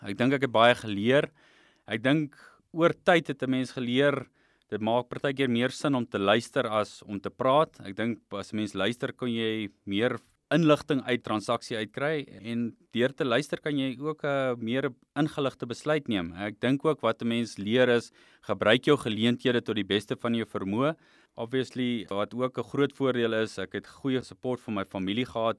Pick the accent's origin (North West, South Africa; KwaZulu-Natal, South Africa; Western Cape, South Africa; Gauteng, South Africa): Gauteng, South Africa; Johannesburg; also born or lived in Bloemfontein; is gebore in Bloemfontein, so ek is 'n Cheetah supporter, om ek groot geword daar. En toe ek so 8-9 is, is ons getrek na Johannesburg toe en ek groot geword daar, gematrikuleer in Johannesburg